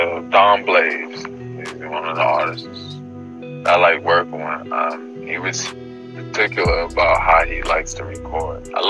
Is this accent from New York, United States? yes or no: yes; Bronx, New York, United States; BX, the Bronx, boogie down. You already know what it is, man.